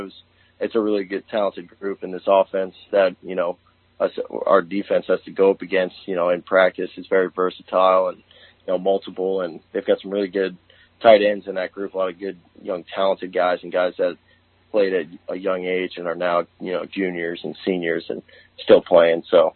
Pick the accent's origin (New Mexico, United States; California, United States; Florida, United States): Florida, United States; Well, I grew up in Florida. So my dad and my entire dad's side of the family is from Florida